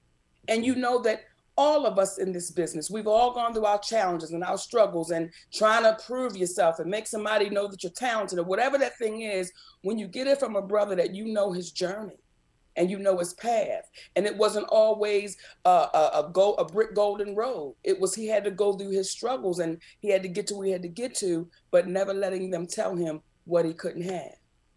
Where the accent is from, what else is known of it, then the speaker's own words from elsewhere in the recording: Baltimore, Maryland, United States; I'm from Baltimore, Maryland. And they say Upper Maryland like D.C., Baltimore.